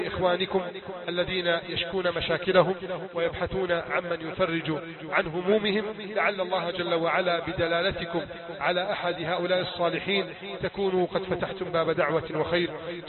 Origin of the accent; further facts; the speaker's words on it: Egypt; أن تجعل بلادنا مصر أمانا سخاء رخاء